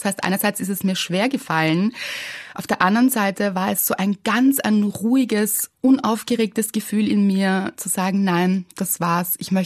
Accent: Vienna, Austria; Ich bin echte Wienerin tatsächlich, ja. Also hier geboren, hier geblieben. Ganz unaufregend eigentlich.

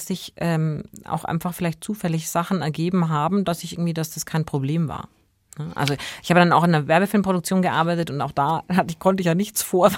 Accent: Regensburg, Bavaria, Germany; also born or lived in Nuremberg; Nee, ich bin in Regensburg aufgewachsen.

